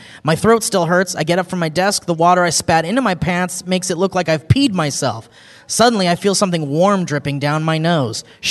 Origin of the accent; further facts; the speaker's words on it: Austria; now in United Kingdom; I'm from Austria, but study in the UK.